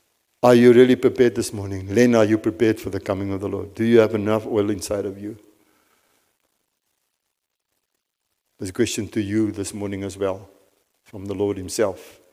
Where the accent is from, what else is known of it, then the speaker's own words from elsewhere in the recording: Free State, South Africa; first language Afrikaans; I was Afrikaans farmer, man. I come from the Free State.